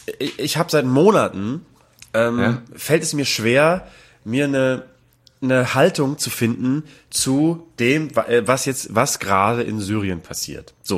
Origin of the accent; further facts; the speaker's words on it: Hamburg, Germany; als Hamburger und jemand, der diese ganze, oder als Norddeutscher